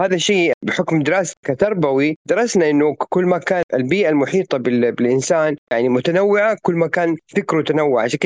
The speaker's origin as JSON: {"language": "Arabic", "town": "Medina", "region": "Medina Province", "country": "Saudi Arabia", "said": "سعودي من مواليد المدينة المنورة عام 1970"}